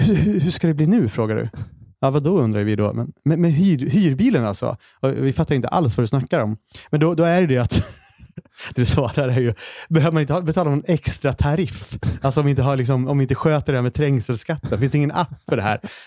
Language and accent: Swedish; Hallstahammar, Västmanland County, Sweden; Det är som att jag är i Hallstahammar, min hemstad igen.